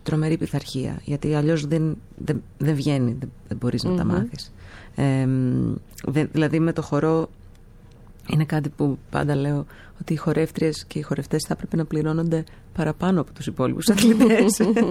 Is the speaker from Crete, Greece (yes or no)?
no; Chalandri, Attica, Greece; also born or lived in Switzerland; Αλλά όχι, στο Χαλάνδρι βασικά μεγάλωσα. Κοντά στη Ρεματιά. Εντάξει, είχαμε και κάποιες μετακομίσεις, λίγο Μελίσια, λίγο πιο κάτω, Πλάκα. Έτσι, αλλά ναι, βασικά... βασικά στο Χαλάνδρι.